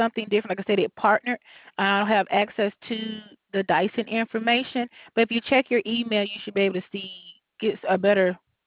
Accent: Alabama, United States

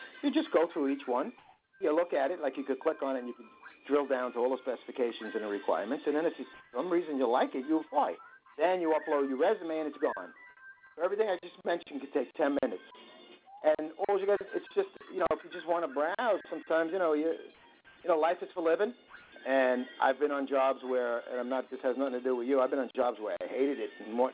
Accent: New York, United States; I didn't have to tell you, and you probably knew I was from the East Coast. Probably.

